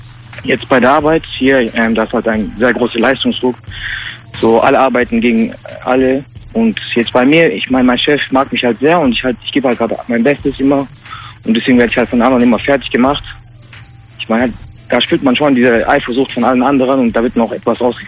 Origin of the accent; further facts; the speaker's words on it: Stuttgart, Baden-Württemberg, Germany; Aus Stuttgart.